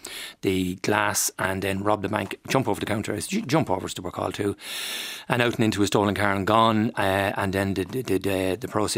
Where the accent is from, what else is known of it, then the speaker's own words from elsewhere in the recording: Dunshaughlin, Leinster, Ireland; Well, I'm from the country. I was from Dunshaughlin, a small village.